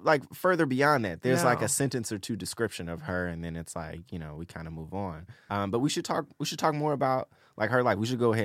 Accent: Memphis, Tennessee, United States; I'm from Memphis. We'll get like deeper into her ties to Memphis probably later in the in the episode.

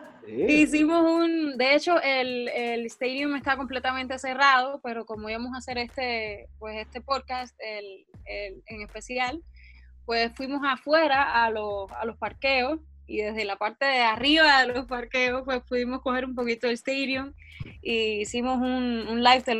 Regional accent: San Nicolás de Bari, Mayabeque, Cuba; yo soy de San Nicolás de Bari, es un pueblito súper pequeño que está en las afueras de La Habana, como a una hora de La Habana.

